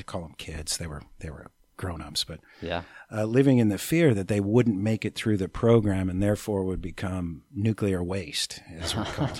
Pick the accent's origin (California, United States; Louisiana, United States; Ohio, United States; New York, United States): Ohio, United States; Canton; Canton, Ohio, to be exact. The home of the Pro Football Hall of Fame